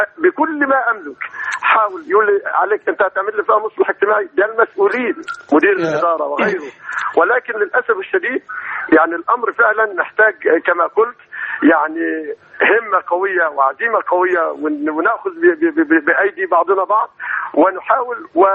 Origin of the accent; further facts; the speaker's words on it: Egypt; also born or lived in Riyadh, Saudi Arabia; وجئت إلى هنا ونويت أن أستقر في في في بلدي مصر